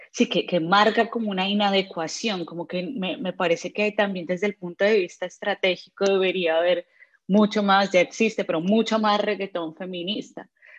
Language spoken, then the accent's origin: Spanish; Colombia; now in United States; Yo soy de Colombia